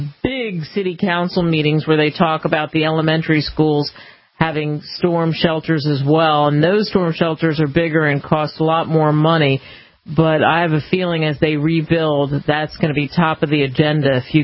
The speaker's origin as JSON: {"language": "English", "region": "Pennsylvania", "country": "United States", "tie": "born or raised there", "said": "Since I grew up outside of Philadelphia, I grew up just off of the Schuylkill River"}